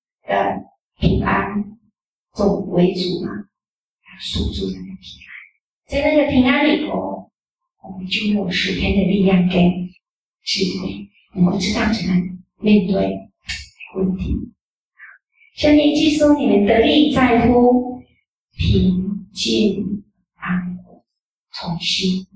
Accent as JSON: {"language": "Chinese", "country": "Taiwan", "said": "我们台湾话叫做英英公代子"}